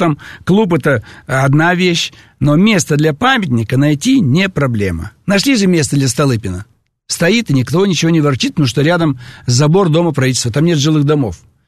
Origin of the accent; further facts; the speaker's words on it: Almaty, Kazakhstan; Вот я недавно с радостью посетил станцию Алматинская, метро. Угу. Мой родной город.